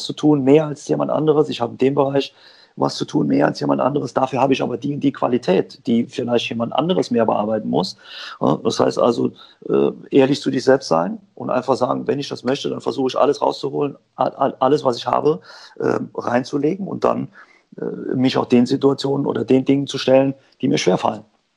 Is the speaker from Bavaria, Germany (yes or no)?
no; Saarbrücken, Saarland, Germany; Ja, ich bin in Saarbrücken am Landesstützpunkt groß geworden.